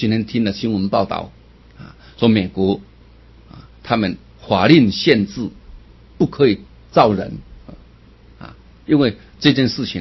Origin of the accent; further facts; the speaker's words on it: China; 因为我们中国人也有这个习惯啊